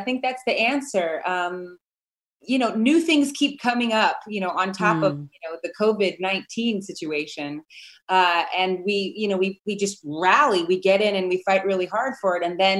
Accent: Harlem, New York, United States

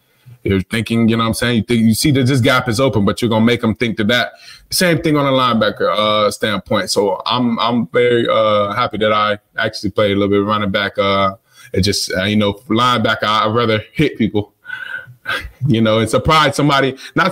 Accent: North Carolina, United States; He was at Plantation. I came down from North Carolina.

